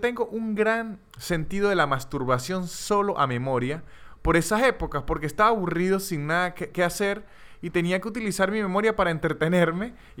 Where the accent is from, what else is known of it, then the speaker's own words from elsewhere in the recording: Venezuela; yo soy venezolano y sobreviví al chavismo.